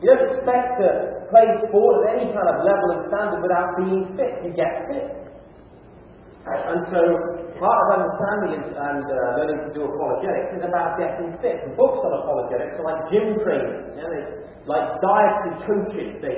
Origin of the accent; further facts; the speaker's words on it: England, United Kingdom; moved away; When I moved across from England, as you know, we play a lot of soccer in England.